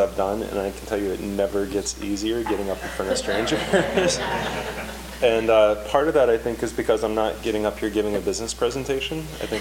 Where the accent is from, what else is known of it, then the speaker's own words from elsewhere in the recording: Gary, Indiana, United States; I grew up just outside Gary, Indiana. I was born in the late 70s.